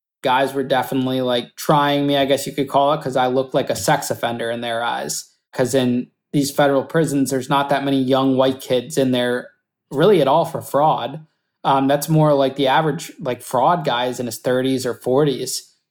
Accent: Danbury, Connecticut, United States; But the second time when I got to Danbury, which was my hometown, which was going to be great, you know, I was right next to my parents

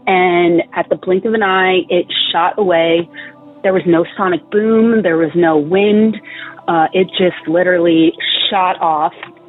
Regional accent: Greenbelt, Maryland, United States; I'm originally from Greenbelt. It's in Maryland.

